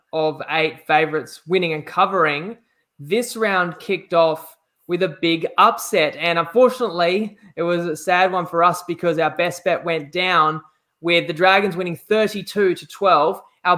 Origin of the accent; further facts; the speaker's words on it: Queensland, Australia; And I'm a Queenslander.